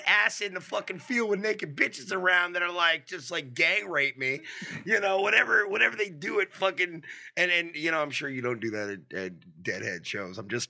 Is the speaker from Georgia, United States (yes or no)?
no; Santa Monica, California, United States; I was working at Johnny Rockets on the 3rd Street Promenade. I grew up in Santa Monica, okay?